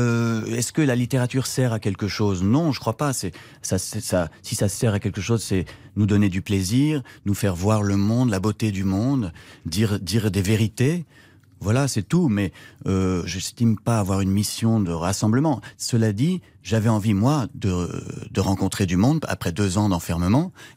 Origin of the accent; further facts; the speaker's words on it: Paris, Île-de-France, France; moved away as an adult; je suis parti en 2017. Je ne suis pas parti directement à cause de ça, mais ça a dû participer à un climat de tension, de chagrin dans ma ville natale. Et j'ai pris mes enfants sous mes bras et ma femme. On est parti vivre à 800 km au sud-ouest